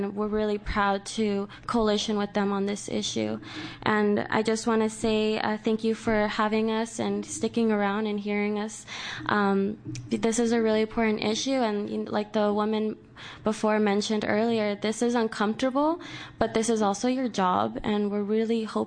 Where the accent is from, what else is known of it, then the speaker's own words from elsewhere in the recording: Arizona, United States; now in Eugene, United States; I was raised in Arizona, so I've lived in a state that basically approved of racially profiling primarily immigrant communities under SB 1070